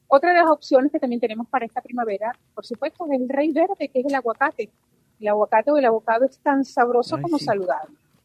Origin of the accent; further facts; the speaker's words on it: Venezuela; ya que soy venezolana